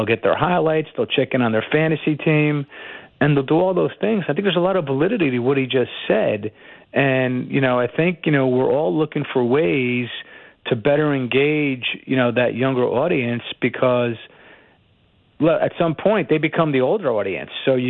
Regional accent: New York, United States; And I grew up in New York where there isn't a college football team.

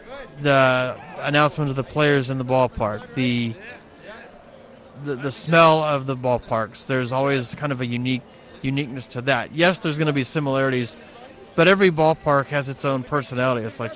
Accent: Texas, United States; moved away as an adult; now in Wyoming, United States; Wyoming is home now, although I lived in Texas all my life until last spring. I'm 39 now, so basically I'm a Texan at heart, even though I now currently call Wyoming home with my wife.

